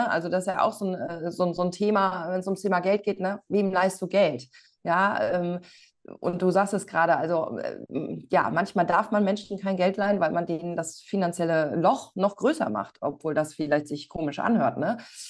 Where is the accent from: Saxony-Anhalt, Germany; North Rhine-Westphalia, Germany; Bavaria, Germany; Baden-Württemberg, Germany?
North Rhine-Westphalia, Germany; ich komme aus dem Lipperland